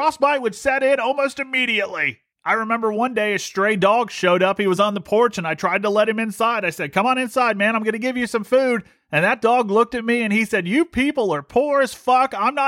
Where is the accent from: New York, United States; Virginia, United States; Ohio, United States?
Ohio, United States; Well, let's see. I grew up in Ohio. I've lived poor part of my life.